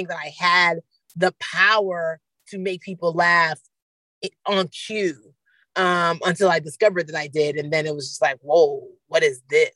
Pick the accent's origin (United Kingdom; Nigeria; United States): Nigeria; I can observe it from being a Nigerian